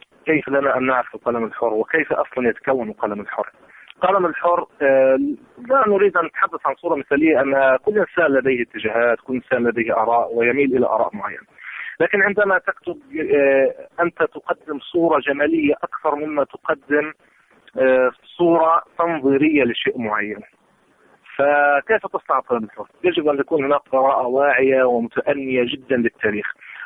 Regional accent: Palestine; الكل بيتعاطى معنا إحنا كفلسطينيين أو كعرب حقيقة كأننا يعني رعاع

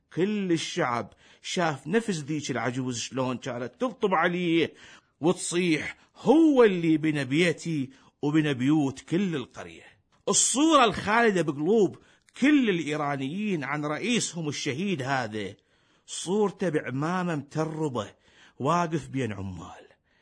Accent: Iraq; بالله هاي إش قد تمشي عندنا بالعراق؟

